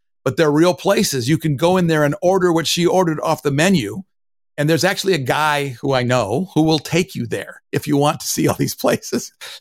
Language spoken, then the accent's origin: English; Michigan, United States; also born or lived in Albuquerque / Denver; now in Jacksonville, United States; We live in Jacksonville, Florida. It's not the place I would have necessarily chosen. I was born and raised in Michigan. And so I love the forest.